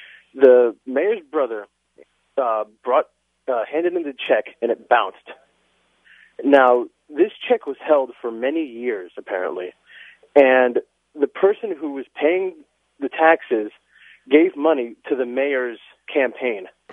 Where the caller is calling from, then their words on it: Rhode Island, United States; I'm actually calling from Rhode Island, and Rhode Island is, like, a little microcosm of what's happening in the nation